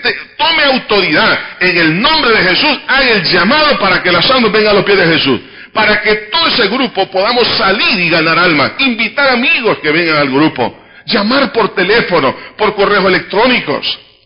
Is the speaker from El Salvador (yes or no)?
yes; El Salvador; Y él como extranjero, se puede imaginar, nosotros como salvadoreños, tranquilos. ¿Por qué? Porque nosotros vivimos en el Valle de las Hamacas.